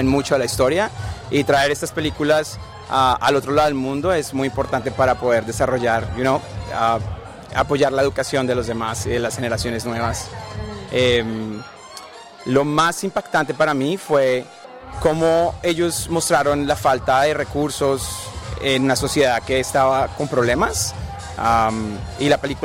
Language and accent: Spanish; Colombia; now in Australia; Vivimos en Australia y acá esas realidades muchas personas no las conocen. Y como latino es muy interesante ver la realidad de otros países. Inclusive yo como colombiano, yo reconozco que eso existe